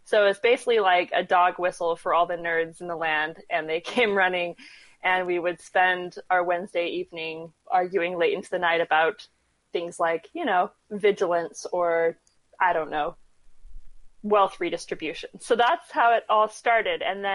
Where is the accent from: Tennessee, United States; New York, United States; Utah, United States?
Utah, United States; Salt Lake City; But yeah, so I got to BYU and I grew up in Salt Lake. But even though I grew up in Salt Lake, I didn't understand how weird Provo, Utah was.